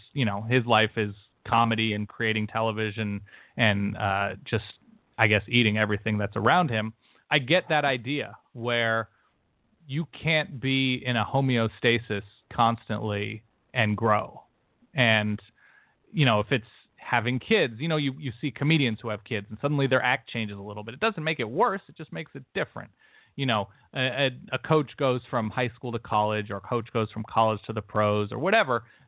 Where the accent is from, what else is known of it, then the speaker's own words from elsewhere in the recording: Los Angeles, California, United States; you came from a small town in Pennsylvania. I'm from Los Angeles.